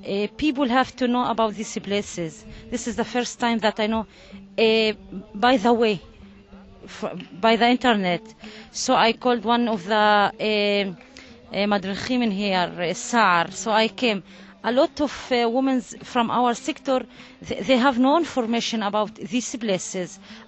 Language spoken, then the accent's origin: English; Mashhad, Northern District, Israel; I grew up in Mashhad village beside Nazareth. Yeah, it's a small village. All the people is Muslims there. It's beside Nazareth. It's the way to Tiberias.